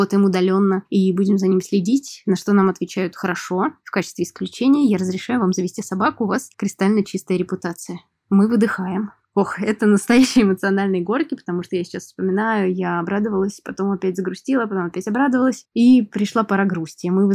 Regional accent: Moscow, Russia; я современная художница из Москвы. Прямо сейчас я нахожусь в Казани у своих родителей.

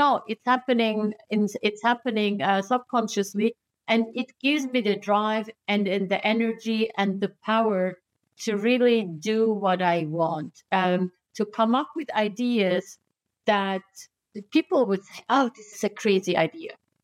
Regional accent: Turkey; I'm Kurdish from Turkey.

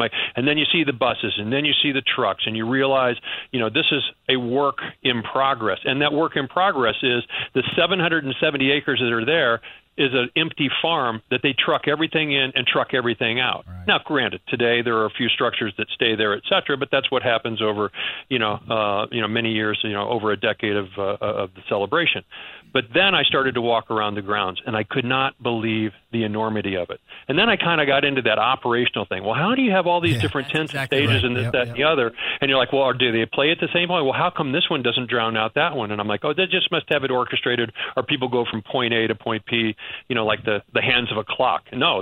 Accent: Missouri, United States; I'm from the Midwest. I'm from Missouri. I know exactly what an oak tree looks like

